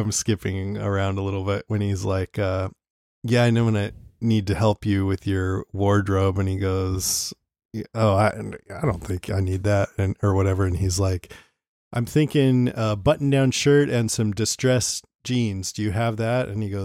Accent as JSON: {"language": "English", "town": "Modesto", "region": "California", "country": "United States", "said": "because we're from Modesto, which is kind of a commuter town, but on the edges, it's all country."}